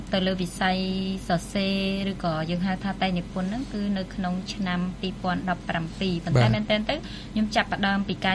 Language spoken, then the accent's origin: Khmer; Krakor, Pursat, Cambodia; ខ្ញុំមានស្រុកកំណើតនៅខាងខេត្តពោធិ៍សាត់នៅភូមិក្រាំងធំឃុំអូសិនដាន់ស្រុកក្រកោខេត្តពោធិ៍សាត់ហើយឪពុកម្ដាយខ្ញុំគឺជាកសិករ